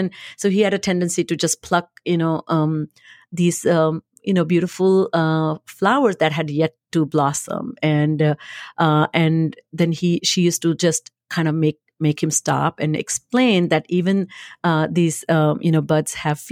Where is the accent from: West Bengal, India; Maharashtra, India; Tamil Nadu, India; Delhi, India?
Maharashtra, India; English is a second language; You know, I grew up in India, as listeners, all of you know. Recently, in a state that I grew up, it's called Maharashtra